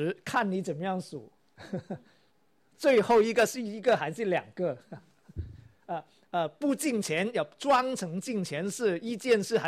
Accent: Guangdong, China; 麻雀，我们广东人就知道了，什么叫做荷花雀

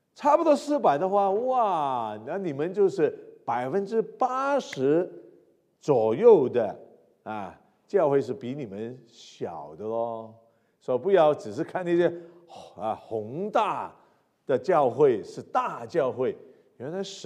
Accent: Hong Kong; first language Cantonese; Chinese is a second language; 会听天津话，会听上海话，但我不讲的，因为什么？我是香港仔嘛，我是香港人嘛，所以我从来啊就是讲广东话，直到20来年前，在我们教会说，哎呀，我们要做国语事工，我就抬着鸭子上架，就开始讲国语。

